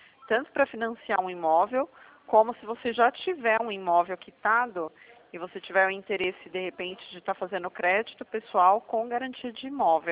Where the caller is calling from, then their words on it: Sorocaba, São Paulo, Brazil; Nós estamos em Sorocaba.